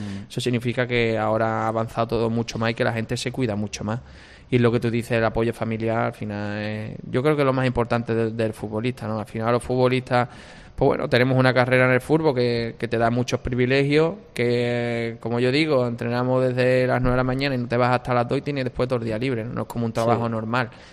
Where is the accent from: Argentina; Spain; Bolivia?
Spain; Huelva, Andalusia; No, yo soy de Huelva, pero sí, mi familia mía es de Huelva